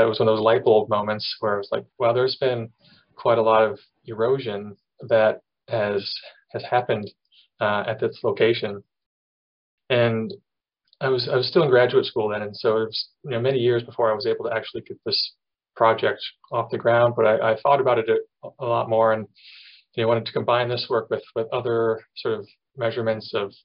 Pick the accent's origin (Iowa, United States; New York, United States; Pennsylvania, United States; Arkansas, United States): Iowa, United States; And the combination of sort of growing up in Iowa